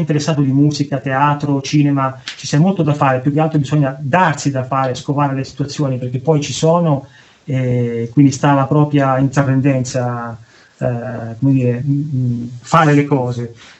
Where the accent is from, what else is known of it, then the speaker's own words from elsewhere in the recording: Marche, Italy; now in Bologna, Italy; io vengo dalle Marche, mi sono trasferito per studiare qua a Bologna